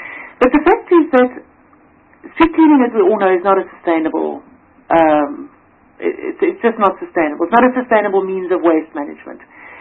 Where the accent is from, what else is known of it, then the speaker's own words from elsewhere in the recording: Nelson Mandela Bay, Eastern Cape, South Africa; as you probably know by now, I'm from the Nelson Mandela Bay Metro.